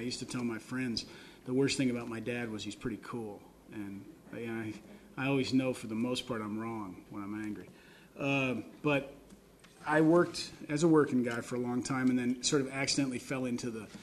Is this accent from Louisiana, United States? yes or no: no; Iowa City, Iowa, United States; I grew up in the University of Iowa Writers Workshop for all intents and purposes